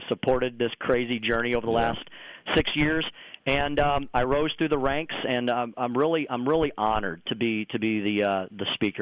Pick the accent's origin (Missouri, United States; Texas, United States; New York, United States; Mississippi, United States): Missouri, United States; St. Louis; I grew up in the St. Louis County region. Went to St. Louis University High School, a fine Jesuit high school over here.